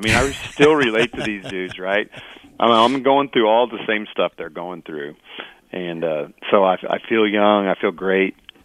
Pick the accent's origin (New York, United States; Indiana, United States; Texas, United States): Indiana, United States; Evansville; Andy Bennis is the pitcher, and he's from my hometown in Evansville, so I know Andy and kind of talked to him through his career.